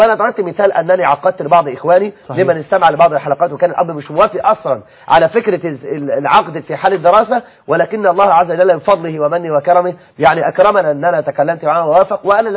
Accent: Egypt; احنا عندنا في مصر 9 مليون بنت لم تتزوج

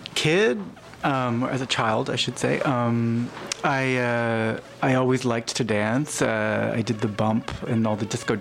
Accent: Nova Scotia, Canada; and also, I'm from Nova Scotia, and the jig kind of dancing in the kitchen.

